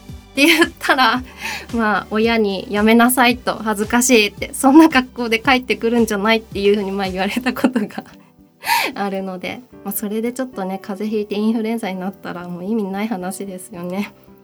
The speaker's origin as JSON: {"language": "Japanese", "region": "Hokkaido", "country": "Japan", "lives_now": "Tokyo, Japan", "said": "北海道なんですよ私、北海道出身です。"}